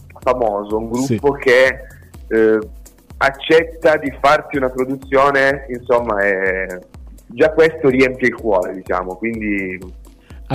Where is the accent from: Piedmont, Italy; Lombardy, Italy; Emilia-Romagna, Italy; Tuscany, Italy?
Piedmont, Italy; Turin; Noi siamo tutti di Torino, quindi sì, abbiamo voluto fare un omaggio alla città